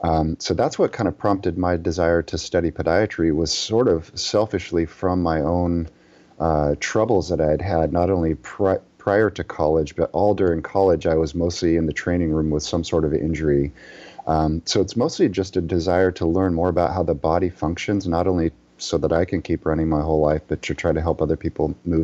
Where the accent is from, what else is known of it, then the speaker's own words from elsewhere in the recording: Liberia; I had the pleasure of growing up in Liberia, West Africa, where most of the people didn't own shoes.